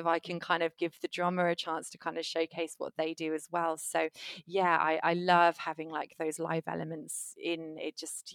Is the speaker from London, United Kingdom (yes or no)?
no; Worthing, South East England, United Kingdom; we were due in my hometown of Worthing, which is on the South Coast.